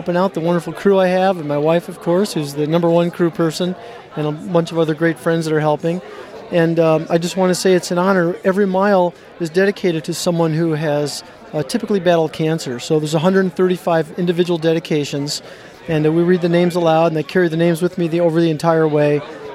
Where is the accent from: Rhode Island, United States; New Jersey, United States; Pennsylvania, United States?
New Jersey, United States; I'm out from the East Coast in New Jersey, and this is my first time doing the race.